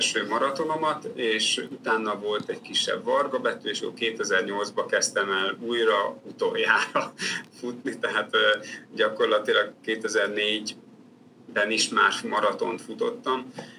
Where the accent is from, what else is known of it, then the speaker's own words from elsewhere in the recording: Szeged, Csongrád-Csanád, Hungary; born there; A szülővárosom Szeged önkormányzata támogatott egyedül.